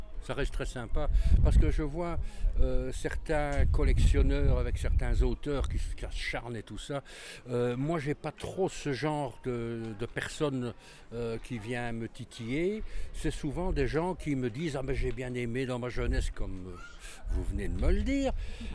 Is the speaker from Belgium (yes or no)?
yes; Jamoigne, Wallonia, Belgium; je ne viens pas de loin, je viens de Jamoigne. Je crois qu'avec ma voix, il y en a qui me reconnaissent déjà. Bon ben … Je suis vraiment sur mes terres ici